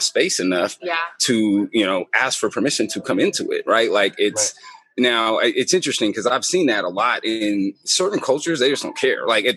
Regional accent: Portland, United States; I grew up in Portland. I'm used to being the one of only or less in this space.

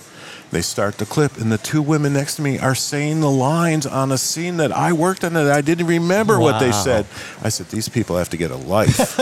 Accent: Dallas, Texas, United States; also born or lived in Chicago; But I was raised in Dallas.

